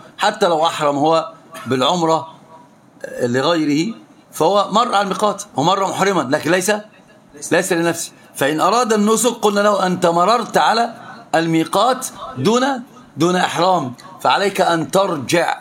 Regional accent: Mecca, Makkah Province, Saudi Arabia; اصلا من مكه

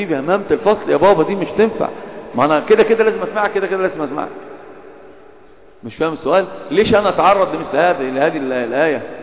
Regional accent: Alexandria, Alexandria Governorate, Egypt; احنا انا اسكندراني لما اتكلم عارف لما اتكلم بقول بنتفش احنا رايحين احنا جايين

